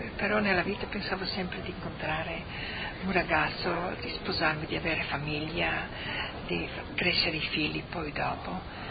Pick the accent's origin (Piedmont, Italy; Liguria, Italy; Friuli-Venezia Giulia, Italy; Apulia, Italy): Friuli-Venezia Giulia, Italy; Valvasone; born there; Nata a Valvasone, a quel tempo che sono nata era provincia di Udine, mentre adesso è a Pordenone.